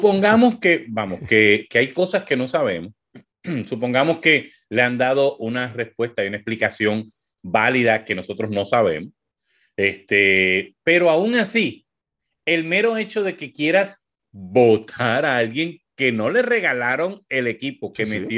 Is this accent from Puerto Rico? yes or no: yes; Corozal, Puerto Rico; Yo soy natural de Corozal. Hace 5 años que no vivo en Corozal, pero soy corozaleño.